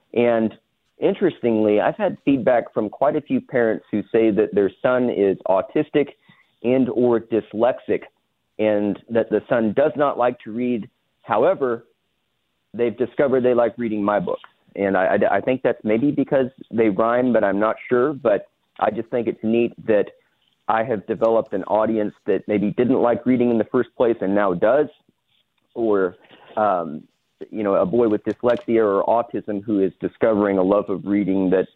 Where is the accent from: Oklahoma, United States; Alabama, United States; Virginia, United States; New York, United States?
Oklahoma, United States; Now, growing up in Oklahoma, I just didn't really know any Catholics.